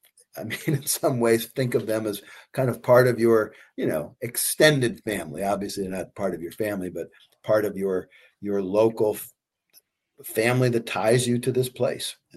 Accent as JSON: {"language": "English", "town": "St. Louis", "region": "Missouri", "country": "United States", "tie": "born or raised there", "said": "I mean, I think because I just think growing up in St. Louis, it's just part of the culture to be a fan of the game"}